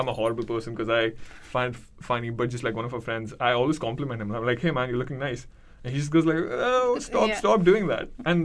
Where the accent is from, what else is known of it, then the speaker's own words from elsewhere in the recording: India; first language Hindi; English is a second language; So I'm from India. That's not the place. Like, that's not how India is.